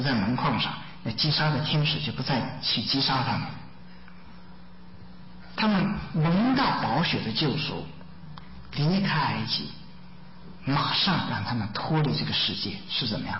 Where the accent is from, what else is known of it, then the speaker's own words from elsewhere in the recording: China; now in United States; 我们都是漂洋过海过来的，对不对？我们都离开过自己的家乡，离开过本地。什么叫本族呢？我们是中国人，等到我们到了美国之后，经过一段时间生活在这里头，我们就变得怎么样，有点美国化了